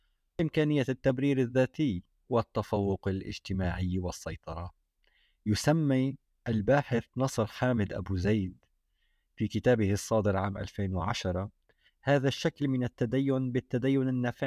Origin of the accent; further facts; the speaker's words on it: Syria; لا يمكننا كسوريين مواجهة خطاب السلطات الدينية بإعلان الحرب عليها